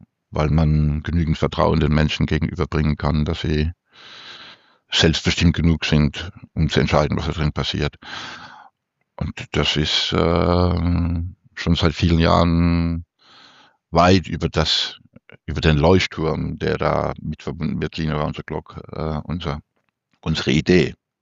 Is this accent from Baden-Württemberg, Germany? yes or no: yes; Mannheim, Baden-Württemberg, Germany; Und wie man hier sagt, in Mannheim oder in der Region, ich bin im Apache-Viertel geboren.